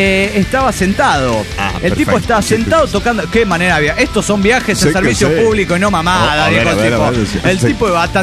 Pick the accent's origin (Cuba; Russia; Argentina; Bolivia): Bolivia; Cochabamba; de Cochabamba, Bolivia.